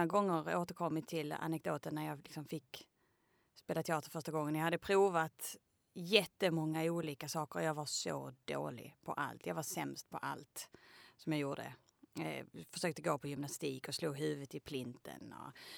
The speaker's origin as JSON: {"language": "Swedish", "town": "Mölle", "region": "Skåne", "country": "Sweden", "tie": "born or raised there", "said": "jag är uppvuxen i Mölle."}